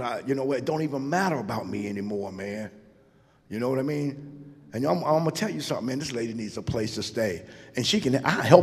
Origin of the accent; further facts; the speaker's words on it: Charlotte, North Carolina, United States; I was born and raised in Charlotte.